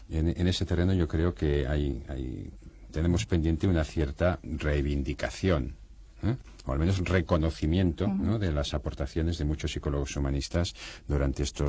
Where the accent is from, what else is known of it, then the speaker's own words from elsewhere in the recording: Catalonia, Spain; en Cataluña, de donde yo vengo, hay otra asociación